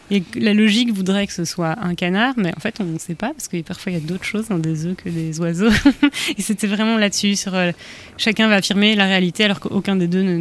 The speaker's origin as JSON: {"language": "French", "country": "Belgium", "said": "comme je suis belge, je pensais en fait à la Wallonie et la Flandre"}